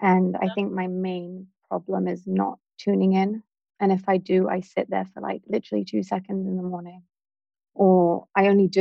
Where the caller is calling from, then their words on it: Florida, United States; I'm logging in from Florida.